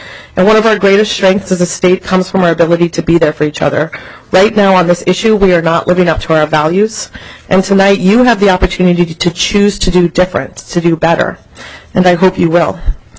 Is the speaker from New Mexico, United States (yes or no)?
yes; New Mexico, United States; now in Minnesota, United States; As you've heard me talk about, I was born and raised in New Mexico. This Minnesota is my home, but I was born there, and that's one of the many reasons why this bill is so personal to me.